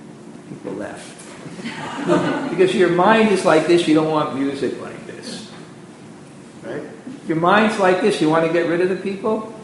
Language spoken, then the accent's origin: English; New York, United States; And I'm from New York. I was in New York where no one would go through the Port Authority.